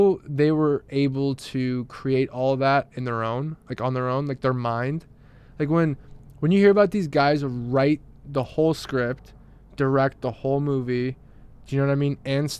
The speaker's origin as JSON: {"language": "English", "region": "Minnesota", "country": "United States", "tie": "born or raised there", "also_born_or_lived": "Salt Lake City", "said": "But like where I grew up in like Minnesota, right?"}